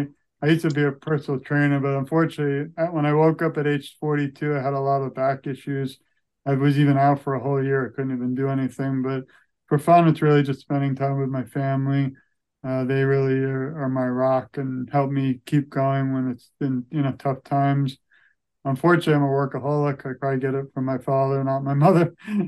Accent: Brooklyn, New York, United States; I grew up in Brooklyn, New York.

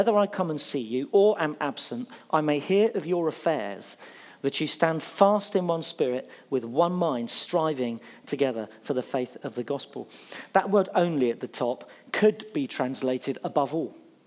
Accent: Bognor Regis, South East England, United Kingdom; Where do you come from? Oh, I come from Bognor.

